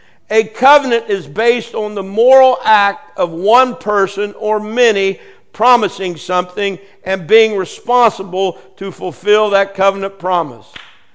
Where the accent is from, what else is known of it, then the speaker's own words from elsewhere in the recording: Marietta, United States; I remember growing up on Phillips Street in Marietta. I can't remember the exact address.